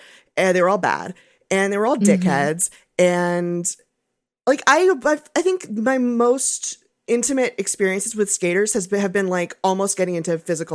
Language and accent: English; Los Angeles, California, United States; because I'm from Los Angeles. I grew up here. And skating has always been around me.